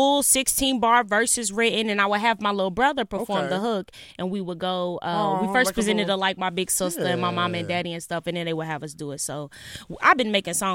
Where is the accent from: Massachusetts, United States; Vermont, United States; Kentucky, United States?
Kentucky, United States; Louisville; Yeah, I'm a hip-hop soul artist. I'm from Louisville.